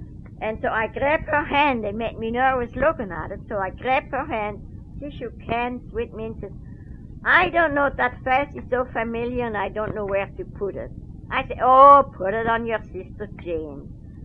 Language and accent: English; Colmar, Grand Est, France; English is a second language; moved away; And when I got to Colmar, where's my hometown, I said to the taxi man